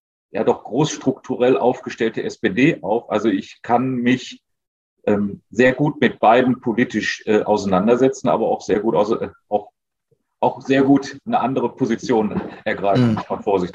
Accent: Essen, North Rhine-Westphalia, Germany; als Essener freue ich mich natürlich, dass die Uni Duisburg-Essen mich eingeladen hat.

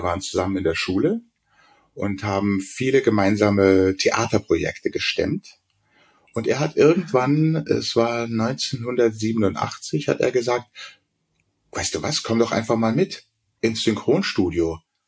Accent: Berlin, Germany; born there; accent: Munich; now in Munich, Germany; ich bin ja gebürtiger Berliner, bin zwar seit 75 in München, aber ich habe tatsächlich eher einen münchnerischen Akzent gehabt.

